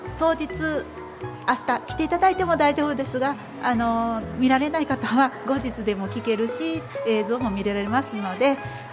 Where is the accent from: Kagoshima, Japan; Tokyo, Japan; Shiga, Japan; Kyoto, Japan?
Kyoto, Japan; Maizuru; 私は舞鶴で育っているのに、